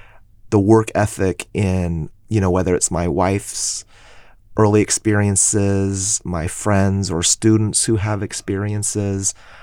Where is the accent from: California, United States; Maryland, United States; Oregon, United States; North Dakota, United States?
California, United States; this is my state too. I am as Californian as anyone.